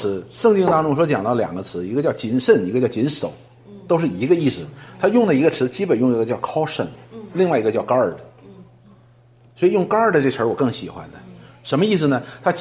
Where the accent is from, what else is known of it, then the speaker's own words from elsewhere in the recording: China; 我们中国人有个概念叫什么